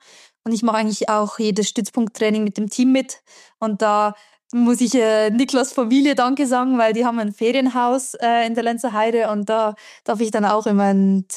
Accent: Engelberg, Obwalden, Switzerland; ich komme ursprünglich aus Engelberg und bin eigentlich auch noch wohnhaft in Engelberg, aber mein Mann wohnt halt in Ruhpolding und darum bin ich auch viel hier.

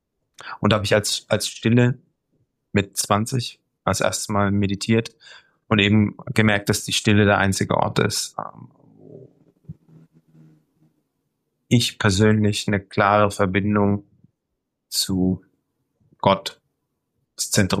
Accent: Germany; born there; ich bin in Deutschland geboren

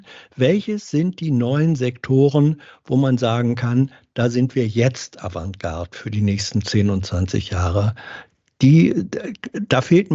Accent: Hanover, Lower Saxony, Germany; Meine Heimatstadt ist Hannover.

